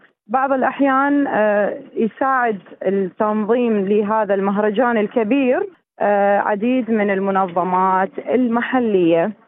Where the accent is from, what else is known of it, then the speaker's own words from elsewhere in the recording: Baghdad, Baghdad Governorate, Iraq; moved away as an adult; now in Australia; لما طلعت من العراق من بغداد تحديدا قسرا، ما كان الموضوع يعني قراري